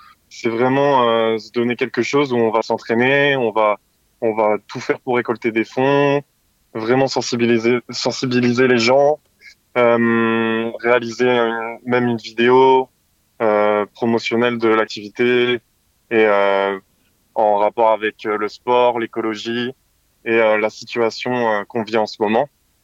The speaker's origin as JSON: {"language": "French", "region": "Pays de la Loire", "country": "France", "tie": "born or raised there", "said": "On a grandi en Mayenne."}